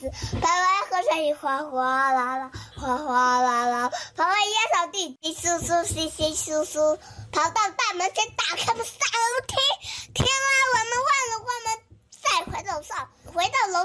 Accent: Chaozhou, Guangdong, China; 今年6岁了，我来自潮州，

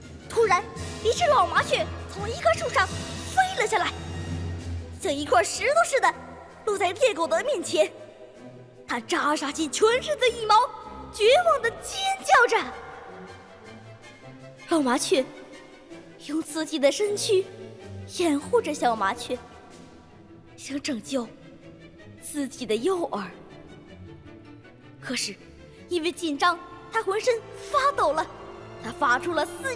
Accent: Dalian, Liaoning, China; 今年九岁了，我来自辽宁省大连市甘井子区周水子小学。

